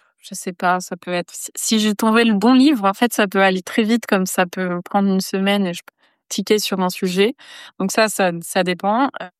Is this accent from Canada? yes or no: no; Vernon, Normandy, France; born there; Je suis née à Vernon.